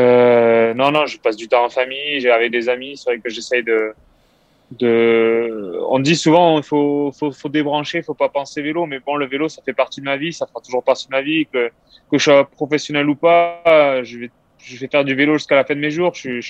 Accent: Albi, Occitanie, France; born there; Je suis né à Albi, j'ai vécu. Le début de ma carrière dans la région nantaise, puis en Vendée

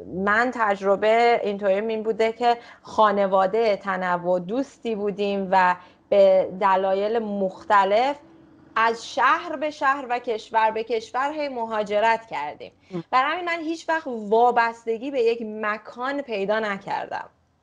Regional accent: Germany; منم تو آلمان بزرگ شدم، درس خوندم و اینا

